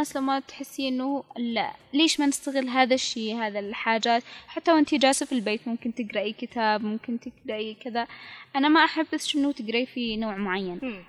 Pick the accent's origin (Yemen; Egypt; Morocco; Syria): Yemen; احس انه هذا الشيء جالس عندنا في اليمن